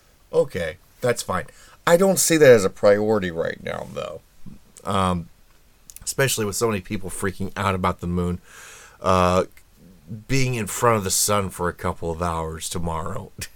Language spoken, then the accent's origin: English; Indianapolis, Indiana, United States; they have two reporters in my hometown of Indianapolis.